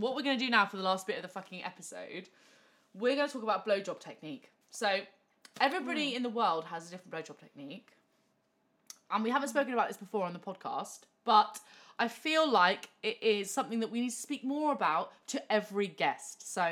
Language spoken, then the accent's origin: English; Wales, United Kingdom; I am from Wales and I am a fucking big deal.